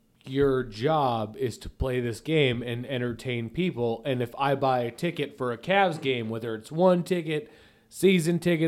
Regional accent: San Antonio, Texas, United States; I'm from San Antonio.

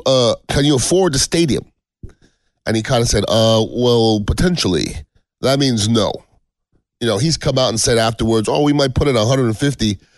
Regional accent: Montreal, Quebec, Canada; I'm originally from Montreal, and I lost a team there

